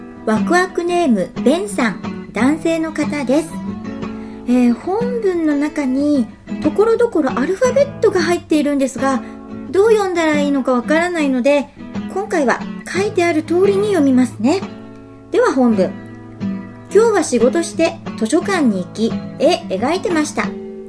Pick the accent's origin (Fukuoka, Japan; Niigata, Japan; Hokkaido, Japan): Niigata, Japan; 同じ新潟県出身だね。